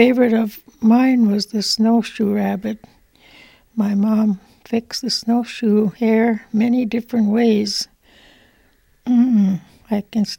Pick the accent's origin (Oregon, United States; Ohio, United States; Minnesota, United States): Minnesota, United States; Bois Forte Indian Reservation; moved away as an adult; I was born and raised on the Boys Fort Indian Reservation until the age of 18 when I married and left the reservation.